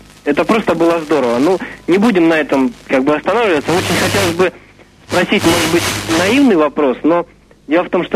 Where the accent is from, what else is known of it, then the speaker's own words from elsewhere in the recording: Rostov-on-Don, Rostov Oblast, Russia; now in Moscow, Russia; Я сам из Ростова-на-Дону, звоню из Москвы.